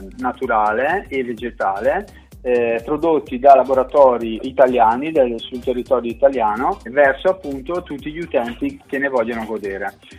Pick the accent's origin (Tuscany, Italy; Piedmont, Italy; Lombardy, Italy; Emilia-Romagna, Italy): Lombardy, Italy; Brescia; Io sono bresciano, quindi sono cresciuto a salame, vino, cotechino, salsicce.